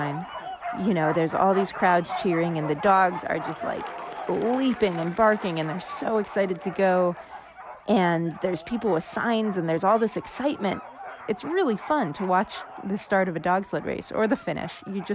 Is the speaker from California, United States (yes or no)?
yes; California, United States; I grew up in California, and I was always obsessed with sled dogs.